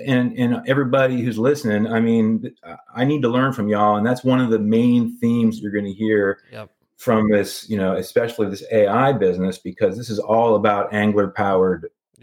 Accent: West Virginia, United States; Yeah. So I grew up in West Virginia. Mm-hmm. You know, deep roots out here.

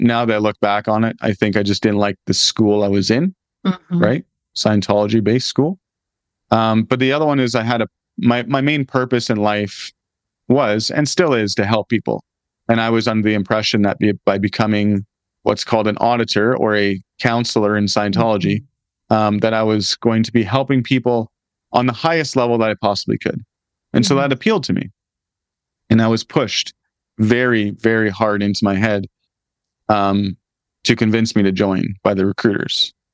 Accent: Canada; But I was working as a Canadian in the California desert in Gilman Hot Springs

